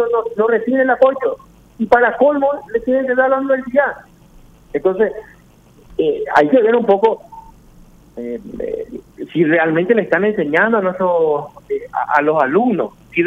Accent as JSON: {"language": "Spanish", "country": "Paraguay", "said": "Yo no me considero un paraguayo falsificado."}